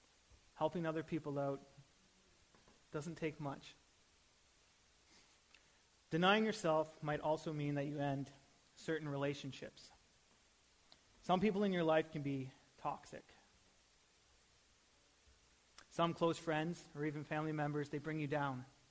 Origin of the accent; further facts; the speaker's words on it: Ontario, Canada; I grew up in Ontario, and all my family is there. It's about, I don't know how far, like 4,000 kilometers away or something.